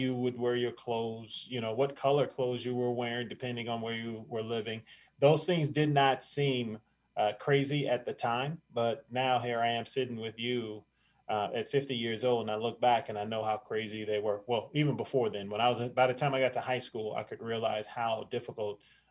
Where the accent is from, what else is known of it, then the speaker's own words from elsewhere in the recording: Chicago, Illinois, United States; I'm from Chicago.